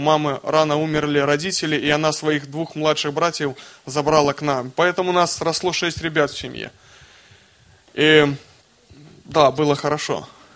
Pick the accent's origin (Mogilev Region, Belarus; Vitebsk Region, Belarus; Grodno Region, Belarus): Mogilev Region, Belarus; Baronki; я из Могилевской области, Костюковичский район, деревня Бароньки.